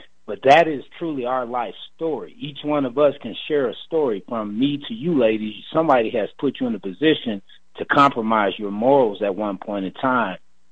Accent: the South, United States; Mind you, I grew up in the South, born and raised.

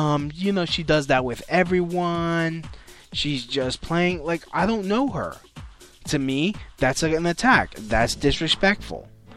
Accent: Brooklyn, New York, United States; So, hey, I'm from Brooklyn. I'm a New York City kid.

